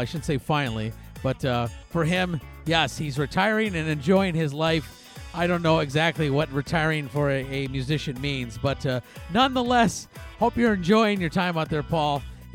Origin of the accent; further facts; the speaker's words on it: Elk River, Minnesota, United States; we are kicking off this party December 30th in our hometown, well, my hometown at least, of Elk River at the Timeout Bar and Grill.